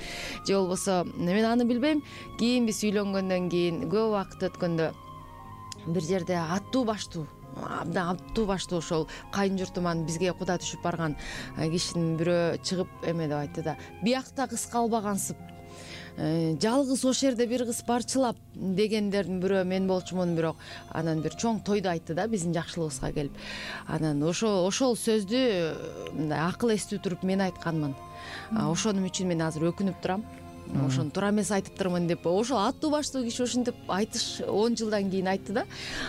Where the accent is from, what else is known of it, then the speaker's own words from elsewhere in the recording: Jalal-Abad, Jalal-Abad Region, Kyrgyzstan; also born or lived in Osh; Мисалы, мен өзүм Жалал Абаддан, анан Оштукмун деп коем. Анткени Тоошудан ары эле Ош болгон мурдачы, анан кийин өзүм Ат Башыга турмушка чыкканмын.